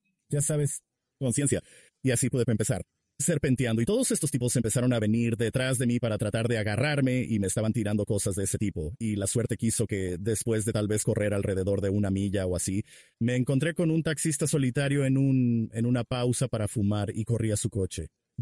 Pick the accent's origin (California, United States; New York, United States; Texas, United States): California, United States; Tulare; nací en el Valle Central de California. Nacido y criado mucho en la ciudad de Tulare, California, que es una zona rural. Tenemos una proporción de 3 a 1 por persona en mi condado y crecí en una granja lechera a la que habían emigrado mis padres.